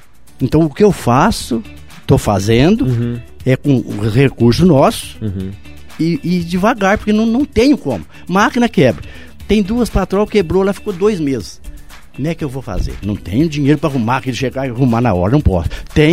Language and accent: Portuguese; Uruoca, Ceará, Brazil; Eu só quero mandar um abraço para a população da minha terra.